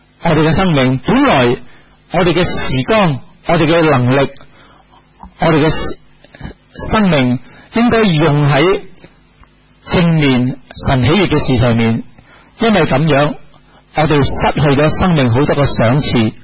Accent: Hong Kong; 我们香港人叫这个做伊世单

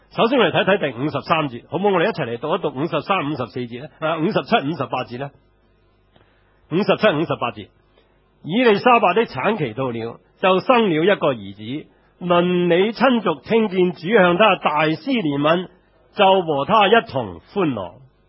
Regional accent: Hong Kong; 我们香港人个个都是雅各来的，最识就找住找住找住。

